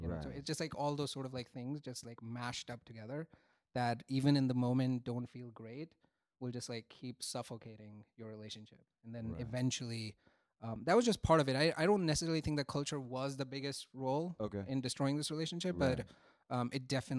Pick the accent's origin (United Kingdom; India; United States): India; So just being an Indian and have grown up in this environment where you're consistently pushed to do better